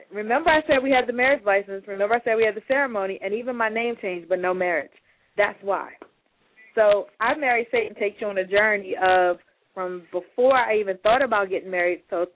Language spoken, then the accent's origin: English; Maryland, United States; I am from Maryland, yes.